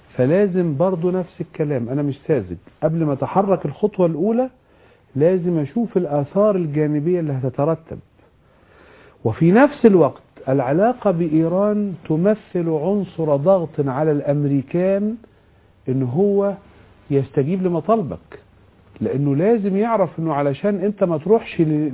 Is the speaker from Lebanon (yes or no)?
no; Egypt; بتكلم كمصري